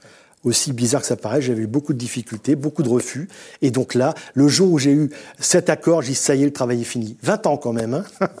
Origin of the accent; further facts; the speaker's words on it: Boulogne-sur-Mer, Hauts-de-France, France; je suis originaire de Boulogne-sur-Mer